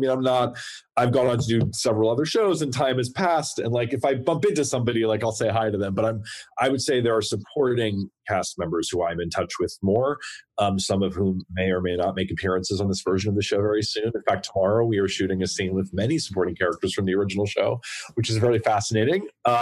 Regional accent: New York, United States; But I mean, New York, growing up in New York is a crazy place.

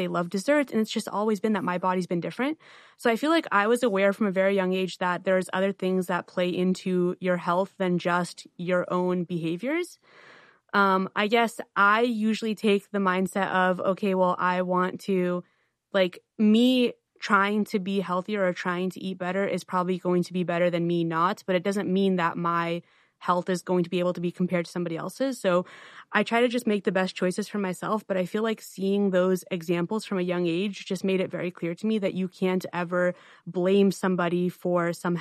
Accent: Albania; now in United States; we've always kind of eaten a pretty Mediterranean diet because, like I said, we came from Albania.

